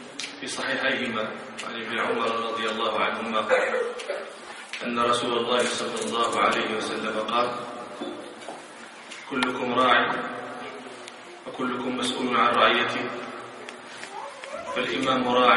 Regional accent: Bahrain; إذا كان من الأمثال عندنا في البحرين ما في الهم قال كيف هم

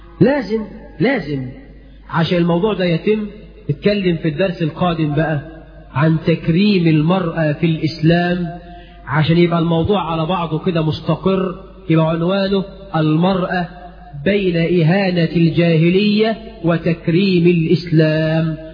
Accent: Egypt

